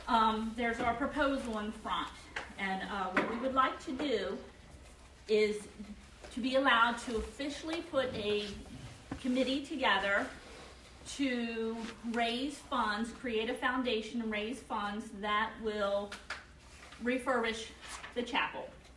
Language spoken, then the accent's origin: English; Delaware, United States; I was raised here in Delaware. I'm an 89 graduate from Dover High School.